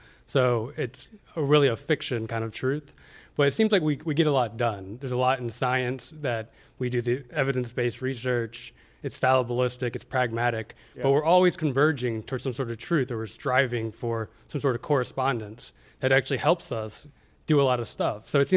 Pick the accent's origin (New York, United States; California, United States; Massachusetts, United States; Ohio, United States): California, United States; San Francisco; from San Francisco.